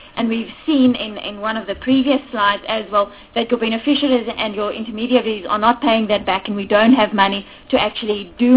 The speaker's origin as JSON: {"language": "English", "region": "Free State", "country": "South Africa", "said": "and I come from the Free State, so I know what's happening there"}